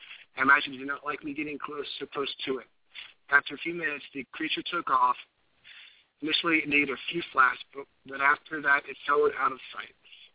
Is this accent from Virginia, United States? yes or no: yes; Louisa County, Virginia, United States; I was growing up in Louisa County, Virginia.